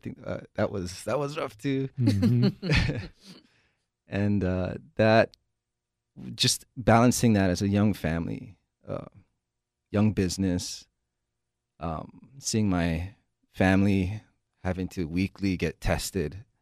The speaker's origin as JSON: {"language": "English", "town": "Kalihi", "region": "Hawaii", "country": "United States", "tie": "born or raised there", "said": "Born and raised in Hawaii. Grew up in Kalihi. Started off in the valley and grew up down the street over here on Kahai Street."}